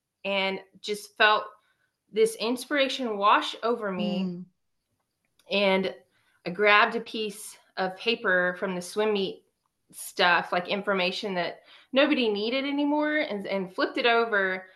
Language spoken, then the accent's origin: English; Abilene, Texas, United States; I am originally from Abilene, Texas, West Texas girl, living in the Dallas-Fort Worth area.